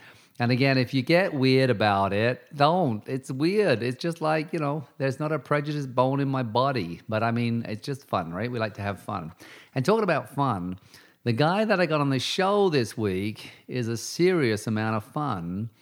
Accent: United Kingdom; I can do British accents and I am from Britain as well.

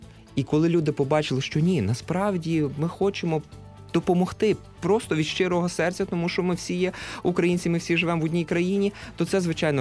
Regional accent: Lviv, Lviv Oblast, Ukraine; там зі мною мій колега Юрій, ми зі Львова

